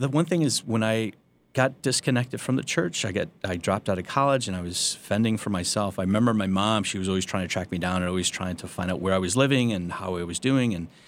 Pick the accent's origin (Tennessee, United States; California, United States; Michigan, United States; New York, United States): Michigan, United States; Flint; I was raised in a Catholic family. I grew up in Flint, Michigan. That's where they had all the lead in the water